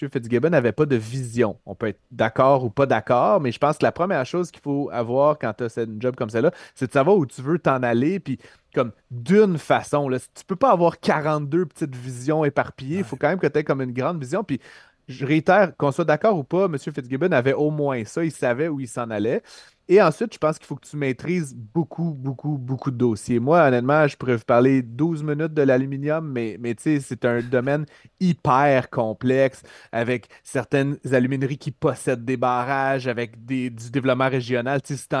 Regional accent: Quebec, Canada; moi, en tant que Québécois

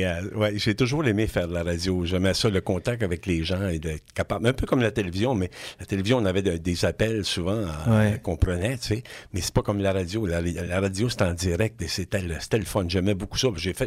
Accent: New Brunswick, Canada; moved away as an adult; now in Québec, Canada; J'ai travaillé 3 ans chez nous au Nouveau-Brunswick, de 1974 à 1977

